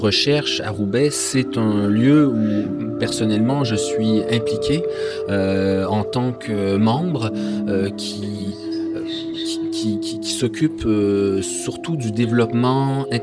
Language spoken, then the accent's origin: French; Quebec, Canada; accent: Quebec French; Avec mon petit accent québécois, basé aussi sur la métropole